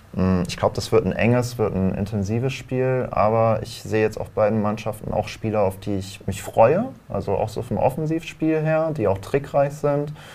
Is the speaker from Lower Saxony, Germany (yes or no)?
yes; Lower Saxony, Germany; Ja, also ich bin ja in Ostfriesland aufgewachsen.